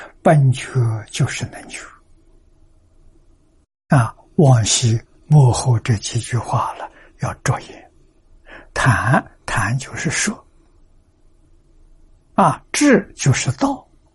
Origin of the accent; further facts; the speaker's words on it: China; 我们中国人讲的本善大学里面讲的至善